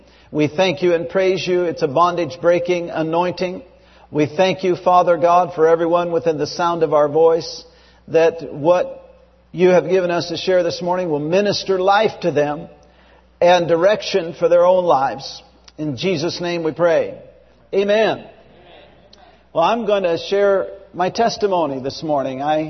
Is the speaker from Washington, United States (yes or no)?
yes; Seattle, Washington, United States; filled with the Holy Spirit in a Catholic church in Burien, Washington, just not far from here, because I was raised in Seattle.